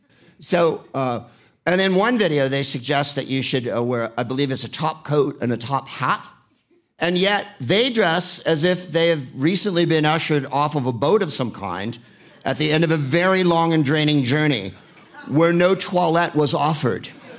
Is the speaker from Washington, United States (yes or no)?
no; San Francisco, California, United States; See, I'm from where I'm from. I'm from San Francisco. We brook no dissent.